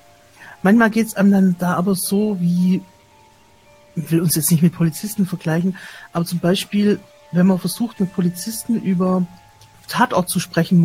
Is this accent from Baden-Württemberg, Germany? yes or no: yes; Stuttgart, Baden-Württemberg, Germany; da war ich noch im Kreis Ludwigsburg, das habe ich quasi als Stuttgarterin miterlebt